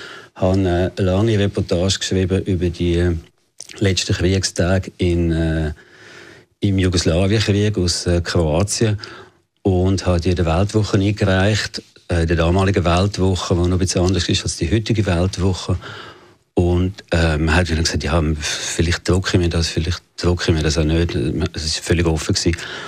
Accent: Oerlikon, Zurich, Switzerland; ich bin unter eher härteren Bedingungen, ein bisschen prekären Bedingungen aufgewachsen in Oerlikon. Ich bin dort ins Primarschulhaus Öpfelbaum gegangen. Meine Mutter ist eine französische Jüdin

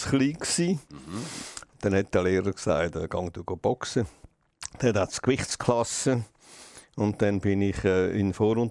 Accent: Bergdietikon, Aargau, Switzerland; Bergdietiken, Bauerndorf damals noch, bevor die Steuern so günstig geworden sind.

